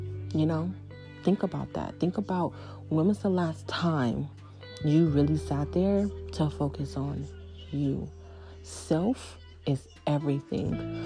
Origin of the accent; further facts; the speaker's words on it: California, United States; he got shot, I think, 17 and 18 times in LA, California, which I'm from Cali.